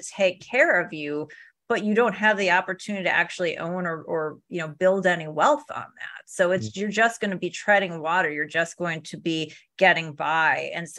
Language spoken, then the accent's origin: English; Chicago, Illinois, United States; So, you know, I'm from Chicago as well.